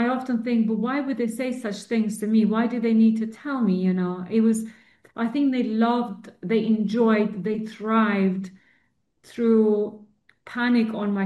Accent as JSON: {"language": "English", "region": "Central Serbia", "country": "Serbia", "tie": "born or raised there", "said": "I speak Serbian fluently. I read, I write everything because I grew up in Serbia, and then I also speak Albanian, which is it's what is spoken in Kosovo."}